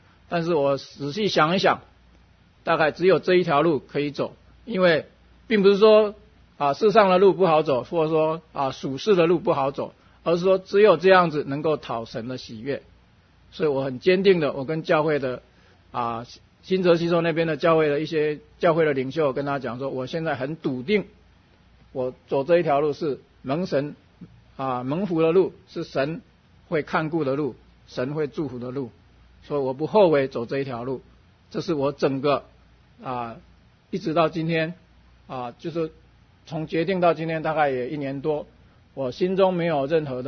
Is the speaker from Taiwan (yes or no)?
yes; Taiwan; moved away as an adult; now in United States; 我是从台湾来到美国啊求学